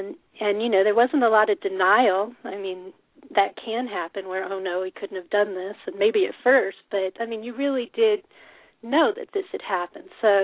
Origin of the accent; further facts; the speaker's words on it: Denver, Colorado, United States; Well, actually, I grew up in Colorado, in Denver